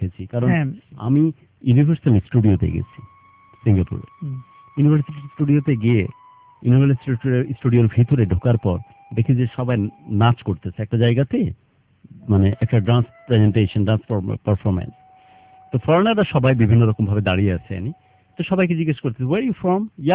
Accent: Bangladesh; শুধুমাত্র জানবার পর যে আমি একজন বাংলাদেশি, যেখানে আমার বাচ্চা আছে, যেখানে আমার বউ আছে

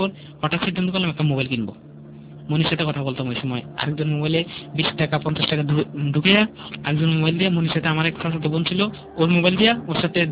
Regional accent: Comilla, Chittagong Division, Bangladesh; আমাদের বাড়ি কুমিল্লা বড়রা ছিল।

